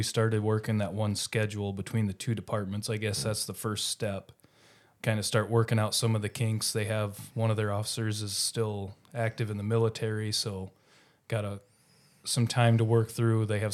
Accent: New Hampton, Iowa, United States; I grew up in New Hampton, so not too far away.

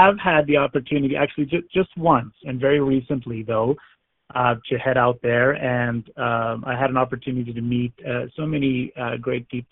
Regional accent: Calgary, Alberta, Canada; growing up in Calgary

